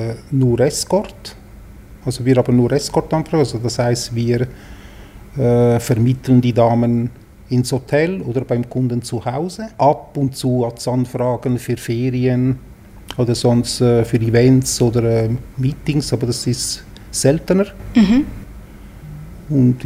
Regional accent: Zurich, Switzerland; also born or lived in Italy; aus Zürich, also gebürtiger Italiener

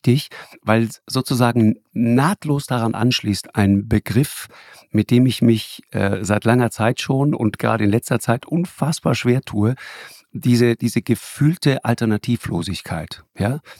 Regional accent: Tyrol, Austria; Sondern das hat eine andere Tradition hier bei uns in Tirol im weitesten Sinne.

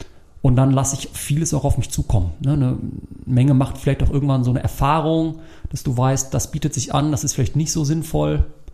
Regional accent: Leverkusen, North Rhine-Westphalia, Germany; born there; now in Weeze, Germany; bin 38 Jahre alt und bin geboren in Leverkusen und wohne seit etwa 8 Jahren hier am Niederrhein in Weeze.

